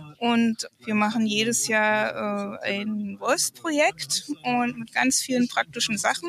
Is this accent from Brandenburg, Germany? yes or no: yes; Brandenburg an der Havel, Brandenburg, Germany; Ich komme aus Brandenburg an der Havel.